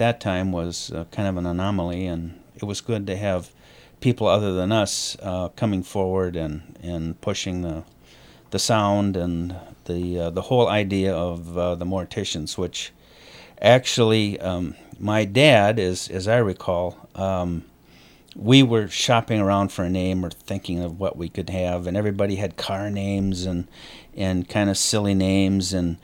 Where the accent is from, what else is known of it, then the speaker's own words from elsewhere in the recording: Stillwater, Minnesota, United States; Stillwater native.